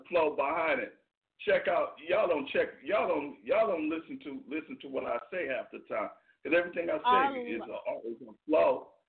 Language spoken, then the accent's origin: English; Brooklyn, New York, United States; I'm from Brooklyn, New York. I'm from hip hop.